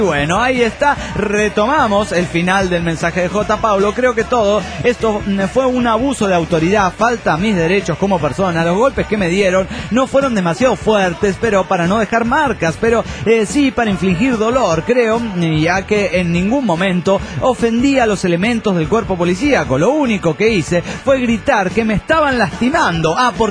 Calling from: Bilbao, Basque Country, Spain; de Bilbao.

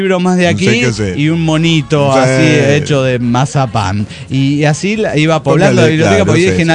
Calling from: Bucaramanga, Santander, Colombia; de Bucaramanga, Colombia.

